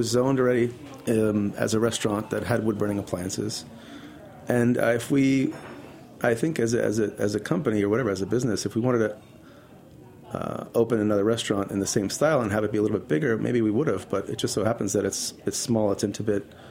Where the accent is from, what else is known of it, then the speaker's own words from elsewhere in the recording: New Jersey, United States; Yeah, I grew up in New Jersey.